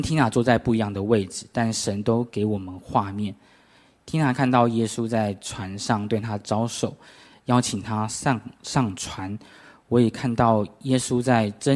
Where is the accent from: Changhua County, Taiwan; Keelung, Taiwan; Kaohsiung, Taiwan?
Changhua County, Taiwan; 我是彰化人，在一个大家族里面长大，我爸爸那一辈有八个兄弟姐妹，在我小的时候我们是住在一起生活的